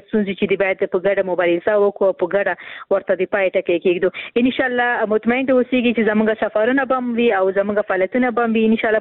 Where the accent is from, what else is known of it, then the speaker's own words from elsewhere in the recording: Khost, Afghanistan; ورور زه هم د خوست یم